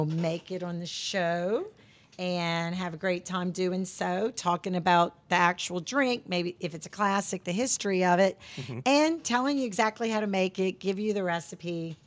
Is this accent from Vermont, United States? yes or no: no; Louisiana, United States; Growing up in St. Charles Parish, you know, I mean, it was always family get-togethers.